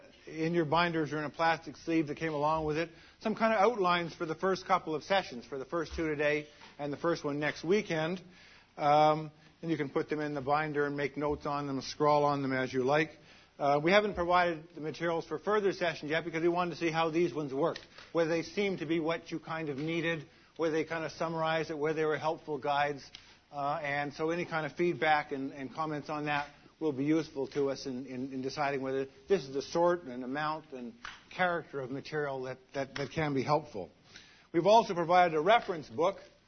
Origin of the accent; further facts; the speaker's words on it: Montreal, Quebec, Canada; I grew up in Montreal and as a consequence, I've become a lifelong Montreal Canadiens fan.